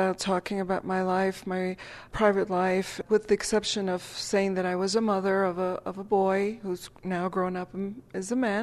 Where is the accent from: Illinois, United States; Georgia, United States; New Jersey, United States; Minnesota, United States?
Illinois, United States; Chicago; The newer material in the book is also about my own growing up in Chicago and my experiences